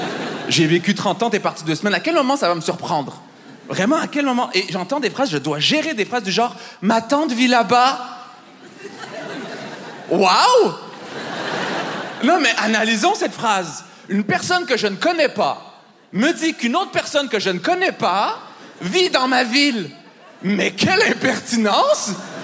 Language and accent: French; Montreal, Quebec, Canada; quand vous comprenez que je viens de Montréal